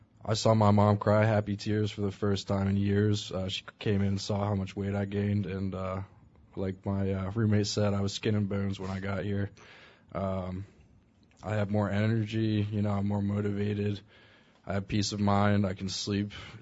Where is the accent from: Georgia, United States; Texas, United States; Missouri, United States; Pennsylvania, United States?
Pennsylvania, United States; Malvern; now in Devon, United States; I'm 23. I live right here in Devon. I grew up in Malvern.